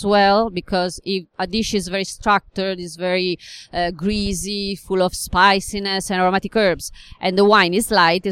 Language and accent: English; Piedmont, Italy; English is a second language; I'm from Piedmont, and then I can say that my favorite combination is the meat with a red wine.